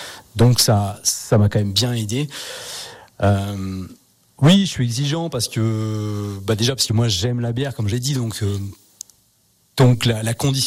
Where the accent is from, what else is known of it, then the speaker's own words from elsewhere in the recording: Auvergne-Rhône-Alpes, France; puisqu'on est savoyard, et qu'on essaye de, dans la mesure du possible, de s'approvisionner en local